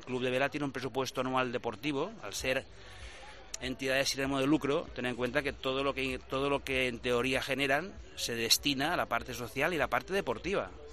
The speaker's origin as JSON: {"language": "Spanish", "region": "Balearic Islands", "country": "Spain", "said": "yo soy armador mallorquín"}